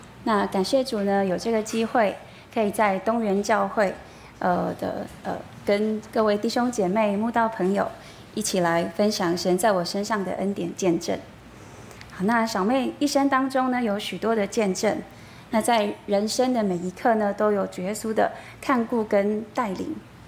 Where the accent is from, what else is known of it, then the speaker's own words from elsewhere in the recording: Yilan County, Taiwan; 那我大学毕业之后呢，我就回到宜兰，我是宜兰人，我就回到宜兰找工作。